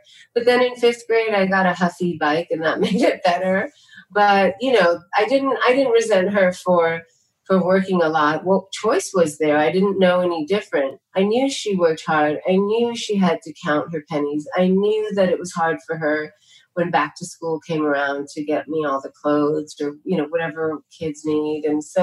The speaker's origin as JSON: {"language": "English", "town": "New York City", "region": "New York", "country": "United States", "tie": "born or raised there", "said": "I guess I had the benefit of growing up in New York City and seeing so many different kinds of faces speaking different languages"}